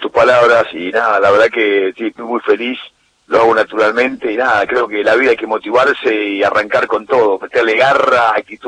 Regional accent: Argentina

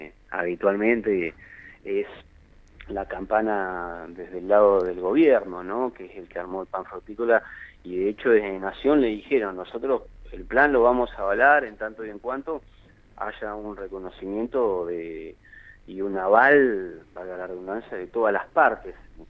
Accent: General Roca, Río Negro, Argentina; Yo soy de Roca.

